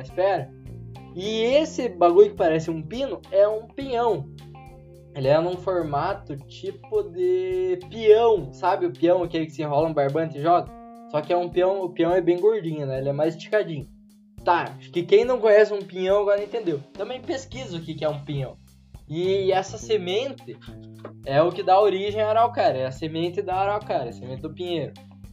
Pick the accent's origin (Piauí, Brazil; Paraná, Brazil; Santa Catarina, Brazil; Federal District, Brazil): Paraná, Brazil; also born or lived in Rebouças; now in Ponta Grossa, Brazil; sabe que eu tenho um sotaque. E esse sotaque vem de algum lugar. Eu sou paranaense.